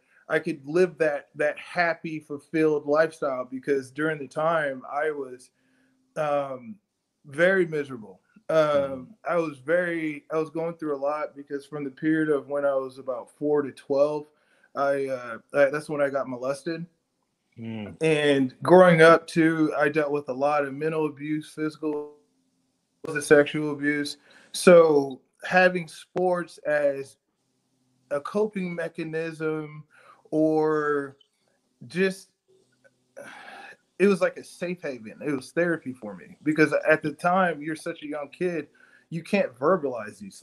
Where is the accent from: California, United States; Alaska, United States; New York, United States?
Alaska, United States; born there; so I was born in Alaska. My parents were in the military. I was a military brat.